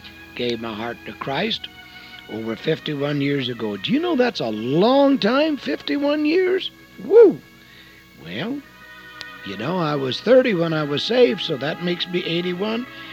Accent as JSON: {"language": "English", "town": "The Dalles", "region": "Oregon", "country": "United States", "tie": "born or raised there", "lives_now": "Portland, United States", "said": "And we lived in Portland, so we came up the Columbia River, and naturally we had to go through my hometown, the Dalles."}